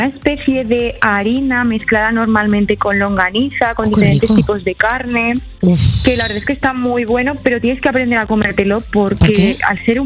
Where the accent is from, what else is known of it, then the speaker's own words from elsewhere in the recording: Castielfabib, Valencian Community, Spain; me he estado informando como buena defensora de mi pueblo para madre que esto salga bien.